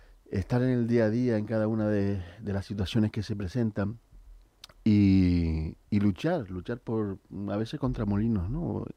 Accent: Puerto del Rosario, Canary Islands, Spain; Un placer ser un alcalde de mi pueblo, ¿no? De Puerto del Rosario.

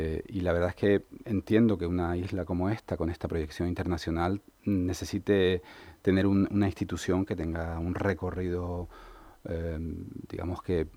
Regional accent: Canary Islands, Spain; lo digo yo que soy de Gran Canaria, no soy nada sospechoso

